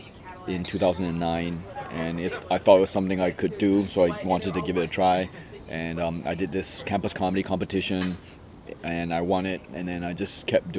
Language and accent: English; Malaysia; then my nationality is Malaysian. So it's just like being Chinese-American, but instead of American, I'm from Malaysia.